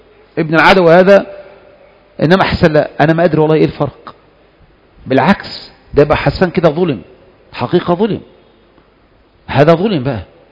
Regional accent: Egypt; لكن مشكلة ما تجد منهج في بلد زي مثلا عندنا في مصر ولا في ليبيا ولا في تونس

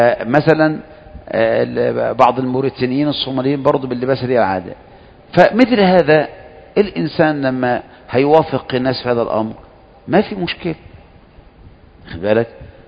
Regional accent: Egypt; احنا بالذات احنا كمصريين نتشكل حيث مذهب

